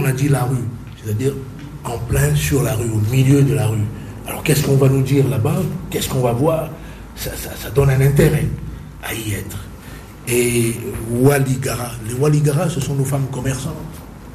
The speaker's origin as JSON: {"language": "French", "country": "Central African Republic", "said": "en tant que Centrafricain"}